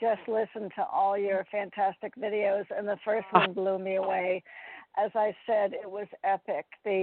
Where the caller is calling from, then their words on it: Connecticut, United States; I'm calling from Connecticut.